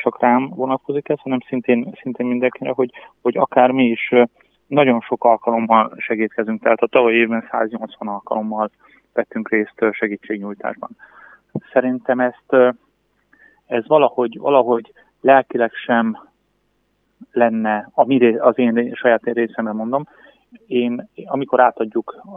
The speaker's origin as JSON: {"language": "Hungarian", "town": "Debrecen", "region": "Hajdú-Bihar", "country": "Hungary", "said": "Tudtam azt, hogy ugye debreceniként pontosan ismerve a várost"}